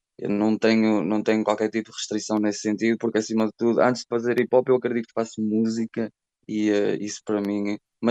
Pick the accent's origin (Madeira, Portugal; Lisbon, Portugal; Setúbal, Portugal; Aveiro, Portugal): Aveiro, Portugal; é mais Aveiro do que Porto.